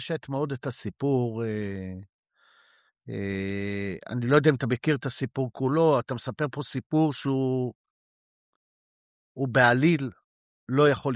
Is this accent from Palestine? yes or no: no; Spain; אני מגיע מספרד